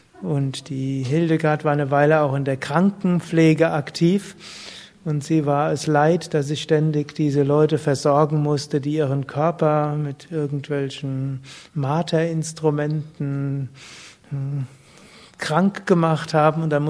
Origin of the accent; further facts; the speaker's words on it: Rhineland-Palatinate, Germany; Was kann ich denn in meiner Heimat irgendwie zeigen, was irgendwo spirituell ist? Hab ich geguckt, Kraftort Rheinhessen.